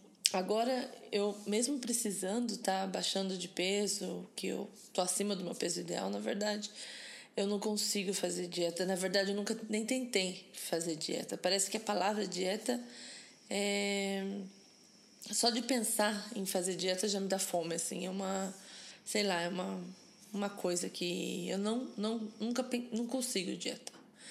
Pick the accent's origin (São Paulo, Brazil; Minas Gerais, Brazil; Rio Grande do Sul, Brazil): São Paulo, Brazil; Rio Claro; born there; also born or lived in São Manuel / Ribeirão Preto; Que eu sou brasileira, nasci numa cidade pequena do interior de São Paulo, chamada Rio Claro. Mudei várias vezes durante minha infância de cidade, por causa do trabalho do meu pai. Já morei em São Manuel, já morei em Ribeirão Preto.